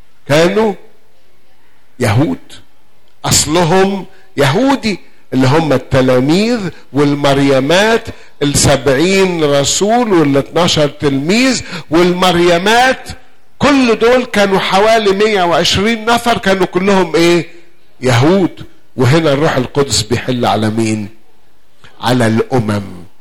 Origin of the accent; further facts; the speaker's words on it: Egypt; احنا يا مصريين اصلنا ايه؟ فراعنة، مش كده برضو؟